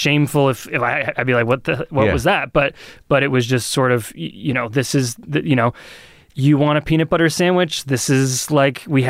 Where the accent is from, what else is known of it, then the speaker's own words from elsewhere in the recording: Lee, New Hampshire, United States; now in Portsmouth, United States; I grew up in Lee, which is of little distinction, but I'm living like in a town called Portsmouth.